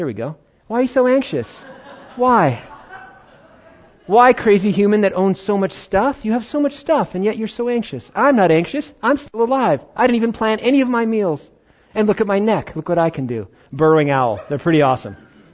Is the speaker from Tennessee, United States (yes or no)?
no; New York, United States; I'm not a farmer. I came from New York. I'm born there. I don't know anything about farming.